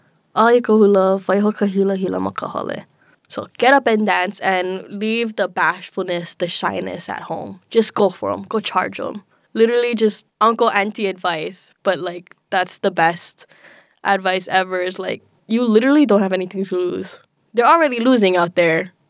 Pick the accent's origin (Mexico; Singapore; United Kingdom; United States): United States; Hawaii; It means a lot seeing other Hawaiians like going into the industry and voicing their mana'o and ike on like, yeah, I want to see our people out there.